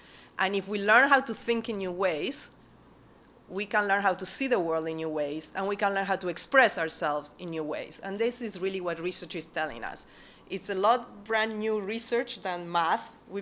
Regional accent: Argentina; I'm originally from Argentina.

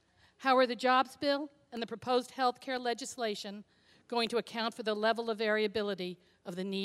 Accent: Fairfield, Connecticut, United States; Evening, I'm from Fairfield, Connecticut.

